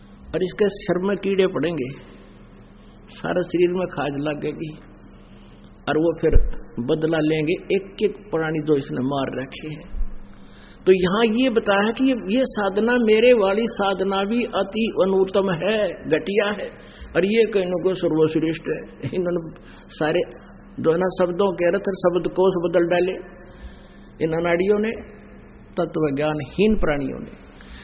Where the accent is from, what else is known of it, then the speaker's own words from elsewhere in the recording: Danana, Haryana, India; now in Rohtak, India; निवासी गांव दनाणा जिला सोनीपत फिलहाल शास्त्री नगर रोहतक का निवासी हूं।